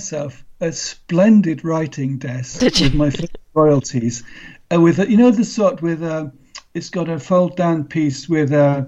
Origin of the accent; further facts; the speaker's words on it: Kenya; Well, I grew up in Africa, in Kenya.